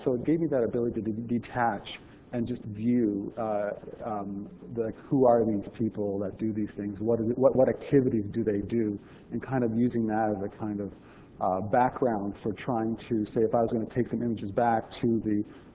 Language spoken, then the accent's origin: English; St. Catharines, Ontario, Canada; I was born in St. Catharines and was raised, my father worked at GM.